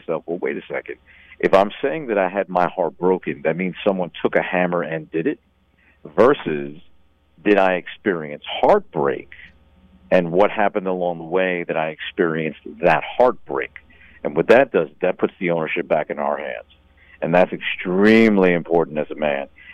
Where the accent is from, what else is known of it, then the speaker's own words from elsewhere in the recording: New York City, New York, United States; also born or lived in Washington, D.C.; now in Dallas, United States; So I'm born and raised in New York City. Been down here in Dallas, Texas for about 5 years now.